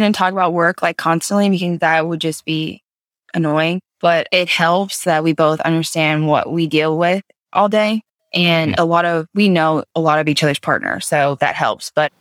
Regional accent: Oregon, United States; I'm from Oregon. Okay. So, you know, we call like the Willamette Valley wine country.

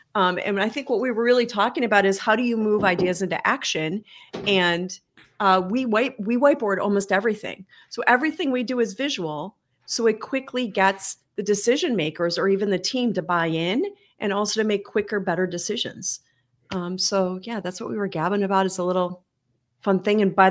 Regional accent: Buffalo, New York, United States; I'm from Buffalo, New York

